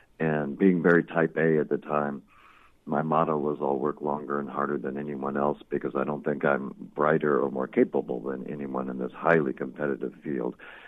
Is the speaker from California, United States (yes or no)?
yes; Los Angeles, California, United States; born there; I was born down in Los Angeles, and I wanted to escape all the clamor down here so much